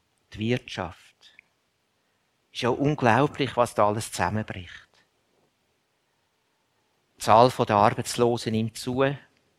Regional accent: Switzerland; Wir bei uns in der Schweiz überlegen, ist es dann der zweite Durchgang.

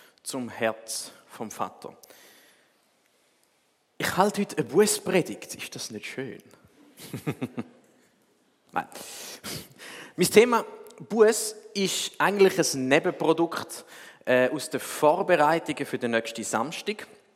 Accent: Thurgau, Switzerland; Aber ich komme aus dem Thurgau, ich habe nichts dafür, es liegt mir im Blut.

